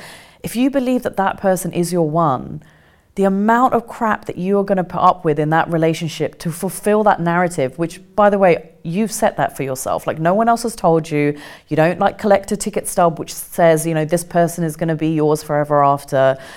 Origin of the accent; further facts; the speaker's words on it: South East England, United Kingdom; when we came back to England, we grew up in Kent, so we grew up in a very in a very white dominated area.